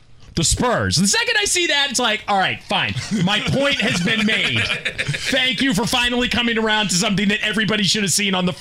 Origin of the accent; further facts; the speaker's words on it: Boston, Massachusetts, United States; Senior year high school. I grew up in Boston.